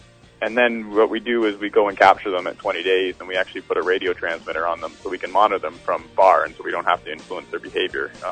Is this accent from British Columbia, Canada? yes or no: no; Ontario, Canada; I grew up fishing up on the Bruce